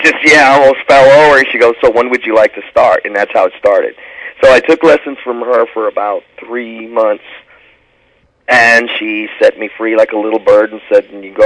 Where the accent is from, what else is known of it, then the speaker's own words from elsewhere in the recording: Los Angeles, California, United States; I was raised in California. I was raised in L.A., which is where I went to high school